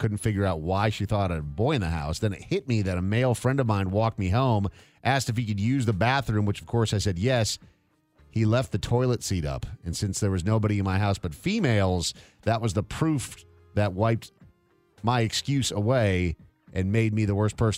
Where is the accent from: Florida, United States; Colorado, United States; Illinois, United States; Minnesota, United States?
Minnesota, United States; Growing up in Minnesota, for me, the winter days are very, very short. It's like dark by around 3:30 p.m.